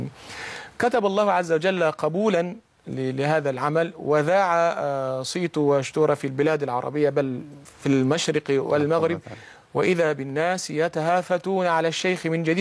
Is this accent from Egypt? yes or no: yes; Samannoud, Gharbia, Egypt; ينسب إلى سمنود بلدتي التي ولد فيها وعاش فيها يعني شطرا كبيرا من حياتي